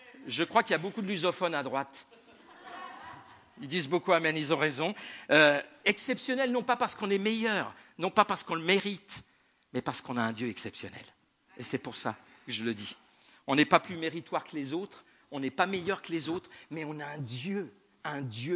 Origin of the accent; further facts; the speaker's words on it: France; nous sommes franco-burkinabais. Je suis français, elle vient du Burkina Faso.